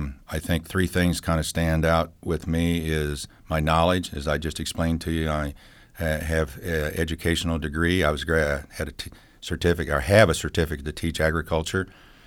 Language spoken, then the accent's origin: English; Illinois, United States; Well, I was born and raised in Adams County and went to the Liberty School System